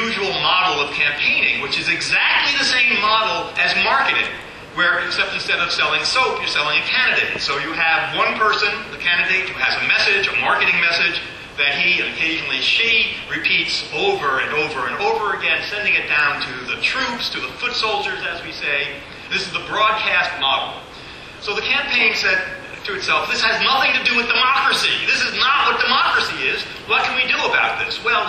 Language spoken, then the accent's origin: English; United States; I'm from America, so I don't have definitive judgment on it